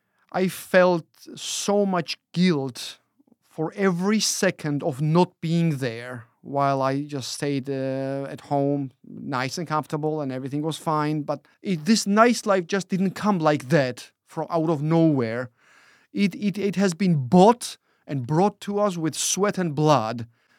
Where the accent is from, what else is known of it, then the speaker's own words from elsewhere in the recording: Georgia; English is a second language; now in United Kingdom; been living in the United Kingdom for 13 years now. And as for the war, yeah, being born and then growing up in Georgia, I have witnessed about five wars